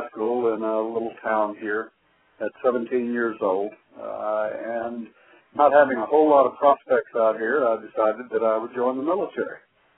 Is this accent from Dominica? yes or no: no; Oklahoma, United States; I grew up right here in Southwest Oklahoma, actually on the farm I'm living on now.